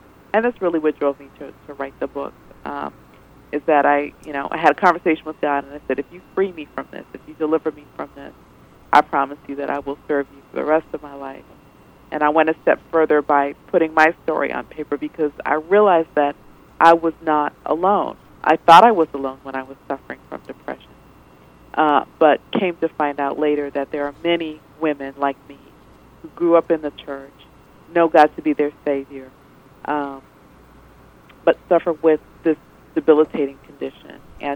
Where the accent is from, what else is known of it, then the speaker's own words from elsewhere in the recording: Montreal, Quebec, Canada; I grew up in Montreal, Canada, so I'm a Canadian by birth.